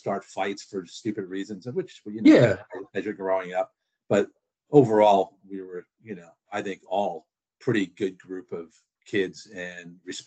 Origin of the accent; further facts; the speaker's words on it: Queens Village, New York, United States; Well, I feel very fortunate, you know, that I was able to grow up in a time and a place where, you know, as I said earlier, where we were able to forge such strong bonds and friendships